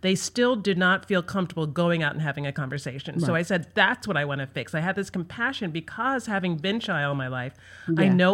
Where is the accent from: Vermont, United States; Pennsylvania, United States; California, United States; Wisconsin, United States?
Pennsylvania, United States; Philadelphia; also born or lived in New York; I'm originally from Philadelphia.